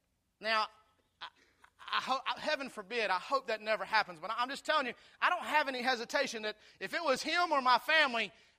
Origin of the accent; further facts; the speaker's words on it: Texas, United States; Somebody asked me, I'm from Texas.